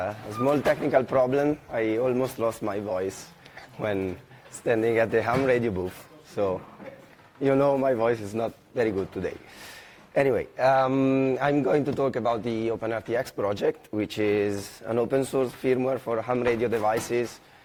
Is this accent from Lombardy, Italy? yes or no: yes; Milan, Lombardy, Italy; English is a second language; I come from Milan, Italy.